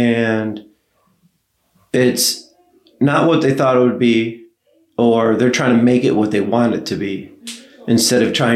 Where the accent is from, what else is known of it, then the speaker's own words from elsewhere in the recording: New York, United States; I said I was from New York. I'm from upstate New York. I've been to all the four major cities upstate New York, but I've never been to New York City. I'm country.